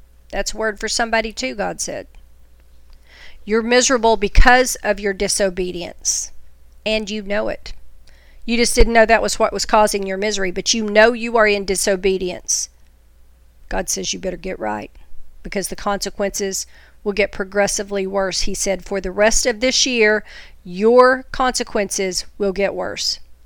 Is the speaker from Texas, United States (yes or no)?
yes; Texas, United States; Because I'm a Texan at heart, y'all.